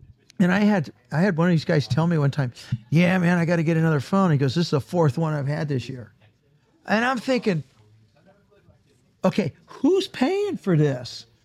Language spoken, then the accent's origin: English; San Pedro, California, United States; born there; I was born here. I was born in San Pedro, California, down south in LA.